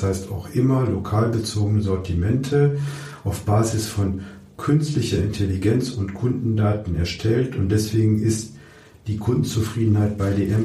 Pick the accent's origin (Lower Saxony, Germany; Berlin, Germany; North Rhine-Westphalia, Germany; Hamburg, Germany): Lower Saxony, Germany; Osnabrück; born there; Ich bin zufällig in Osnabrück geboren, wo ich auch immer noch häufig bin